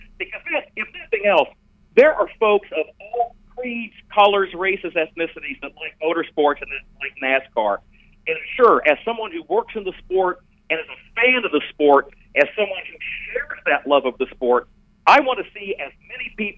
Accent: Midwest, United States; I grew up in the Midwest

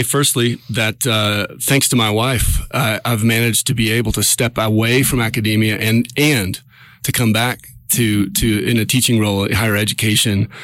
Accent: Tennessee, United States; That brings me back to where I'm from. I'm from Middle Tennessee. We have water aplenty.

